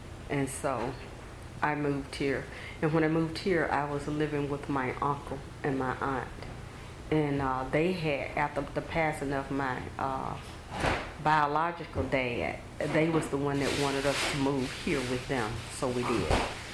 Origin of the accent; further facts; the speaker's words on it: Alabama, United States; I've never seen a woman growing up in Alabama get to fighting, but just to see that women will fight.